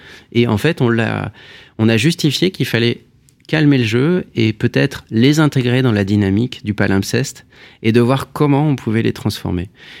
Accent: France; ça me permet de savoir si finalement j'aime ce que je suis en tant que français

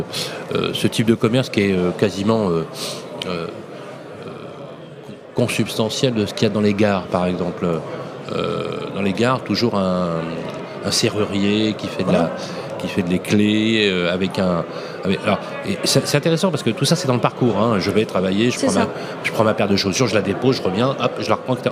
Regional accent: Lyon, Auvergne-Rhône-Alpes, France; parce que je suis lyonnais d'origine

